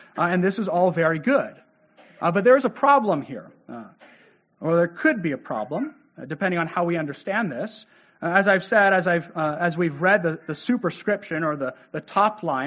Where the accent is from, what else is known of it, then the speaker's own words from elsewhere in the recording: California, United States; I'm from Southern California. Not too many evergreens down there, right?